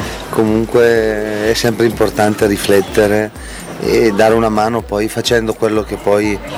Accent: Brescia, Lombardy, Italy; poi io abito qua vicino, sono bresciano.

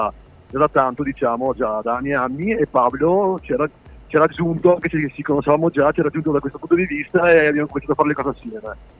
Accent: Trieste, Friuli-Venezia Giulia, Italy; soprattutto qui in regione, che noi siamo di Trieste

